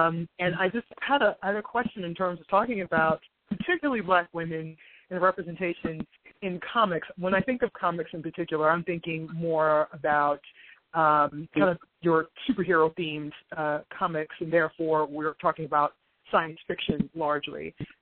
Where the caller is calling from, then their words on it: Washington, District of Columbia, United States; I'm in Washington, D.C.